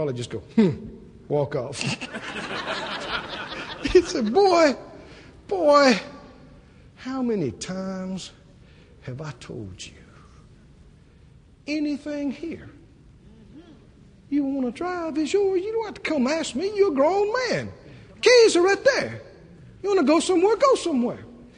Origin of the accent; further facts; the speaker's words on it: the South, United States; I grew up in the South. Maybe you couldn't tell that.